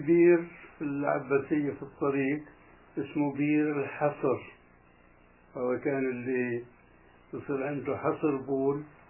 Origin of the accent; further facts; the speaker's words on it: Kafr Ana, Palestine; فأنا كنت أروح على من قريتنا من كفرعانة للعباسية على بسكليت.